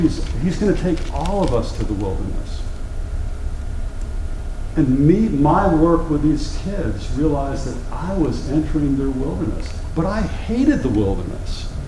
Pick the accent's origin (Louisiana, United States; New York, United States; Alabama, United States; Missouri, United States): Alabama, United States; Mountain Brook; Well, I'm from Mountain Brook, and I got four kids